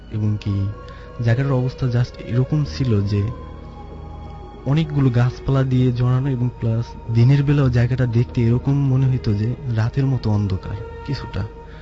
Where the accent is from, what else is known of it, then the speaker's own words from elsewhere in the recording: Tumchar, Barisal Division, Bangladesh; আমাদের বাড়িটা জাস্ট এমন একটা প্লেস যে বরিশালে মুলাদি মুলাদিতে এবং টুমচর গ্রামে, আমাদের গ্রামের নাম টুমচর এবং বাড়িটার শরীয়তপুরের পার্শ্ববর্তী জায়গায় এবং সীমান্তবর্তী জায়গায়।